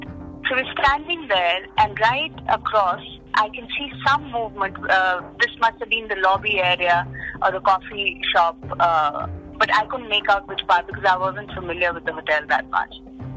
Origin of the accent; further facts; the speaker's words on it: Jammu and Kashmir, India; I'm from Kashmir, so I'm used to gunfire.